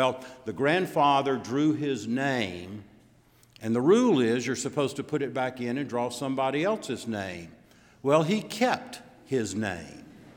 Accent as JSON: {"language": "English", "region": "Louisiana", "country": "United States", "tie": "born or raised there", "said": "That I grew up with in Louisiana, and yes, I did make it for our Thanksgiving dinner"}